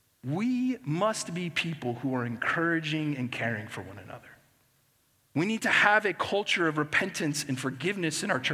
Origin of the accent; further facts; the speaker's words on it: Midwest, United States; I grew up in the Midwest. I lived there for a long time, and our states were often referred to as flyover states.